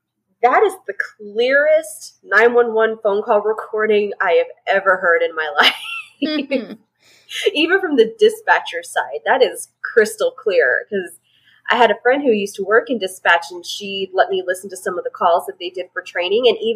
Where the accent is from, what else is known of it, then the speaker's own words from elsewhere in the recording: Texas, United States; and see, down here in Texas, we're, because especially in my area, we're below sea level. So that's why we don't have basements.